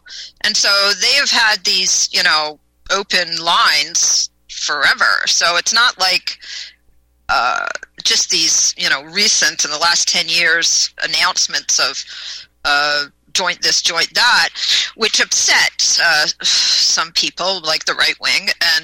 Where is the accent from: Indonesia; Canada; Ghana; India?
Canada; Windsor, Ontario; also born or lived in Saint-Jean, Quebec; Well, sure. Okay, well, I grew up in Ontario. I was actually born in Quebec.